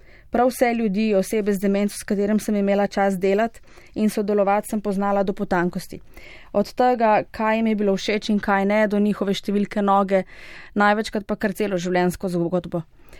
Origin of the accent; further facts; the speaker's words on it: Begunje pri Cerknici, Littoral–Inner Carniola, Slovenia; Glede na to, da sem iz Begunj pri Cerknici